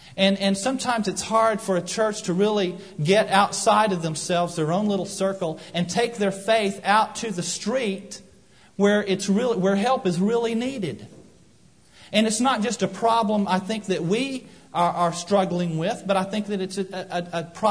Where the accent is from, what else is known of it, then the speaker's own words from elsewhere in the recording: Albuquerque, New Mexico, United States; I know in Albuquerque, my hometown, in 1970